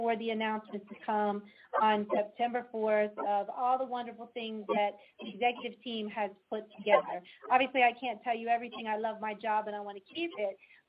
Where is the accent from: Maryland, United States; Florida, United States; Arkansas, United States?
Maryland, United States; now in El Paso, United States; I'm originally from Maryland, joined the Army right out of high school to see the world, and landed in El Paso, Texas, where Eddie and I have made our home for years now.